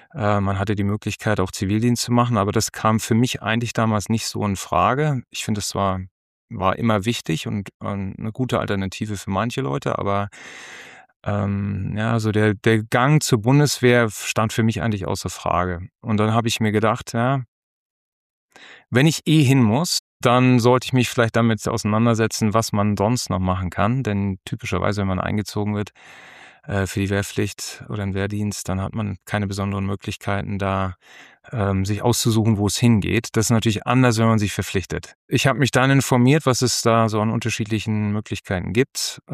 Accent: Ibbenbüren, North Rhine-Westphalia, Germany; also born or lived in Freiburg; Ja, also ich komme aus Freiburg, bin in Freiburg geboren worden, bin dann mit 4,5 sind wir nach Ibbenbüren gezogen. Eltern hast ja nach Norddeutschland gezogen

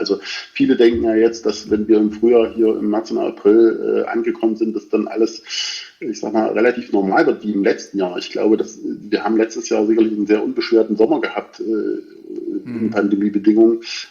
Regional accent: Bad Langensalza, Thuringia, Germany; das touristische Geschehen in meiner Heimat, in der schönen Stadt von Bad Langensalza

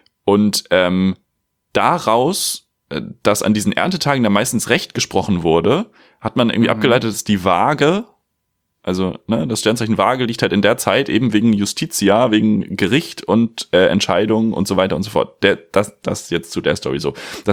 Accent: Switzerland; Nee, ich bin Schweizer.

